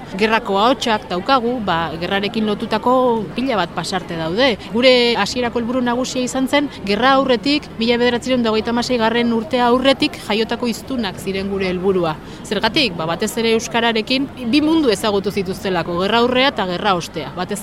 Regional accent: Basque Country, Spain; bani gipuzkoarra naiz, orduan, seguru nago bizkaiara joango banitz, edo iparraldera joango baniz nire euskalkiarekin

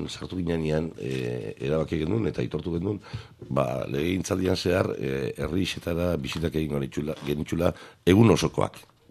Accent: Bergara, Basque Country, Spain; Gaur bergaren 5.000 eta piku biztanle, herri ertain bat, nire herri gainera, beraz oso pozik etorri naiz.

